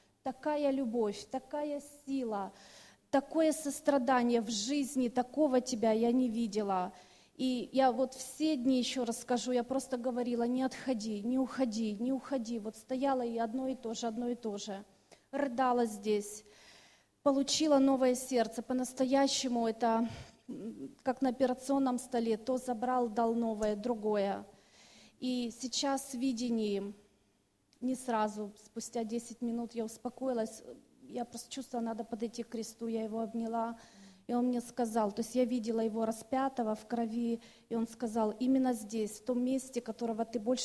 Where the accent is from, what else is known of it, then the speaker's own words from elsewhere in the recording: Kyiv, Ukraine; now in Czech Republic; я из Киева, но живу сейчас в Чехии.